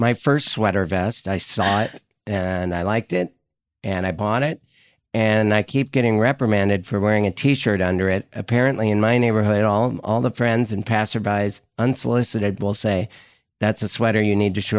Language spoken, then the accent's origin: English; Montana, United States; We were on vacation in California. I'm from Montana originally.